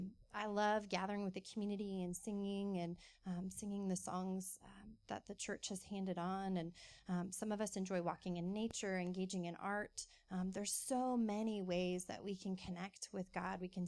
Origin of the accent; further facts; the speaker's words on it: California, United States; now in Austin, United States; I'm not from Austin. I'm from California. So getting to come here, I'm like, it is so true.